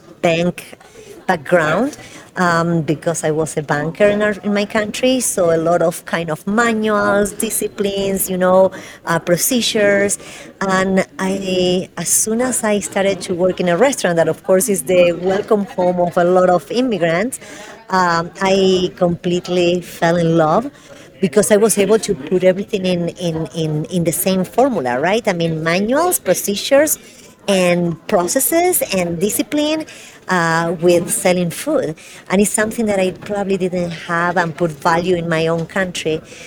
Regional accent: Argentina; now in Denver, United States; I mean, I'm from Argentina. Nothing Argentinian was here at that time in Denver, Colorado.

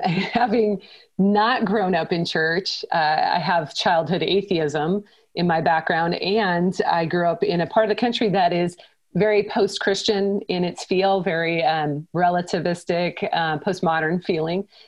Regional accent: Portland, Oregon, United States; my husband and I moved back to my hometown of Portland, Oregon to do a church revitalization.

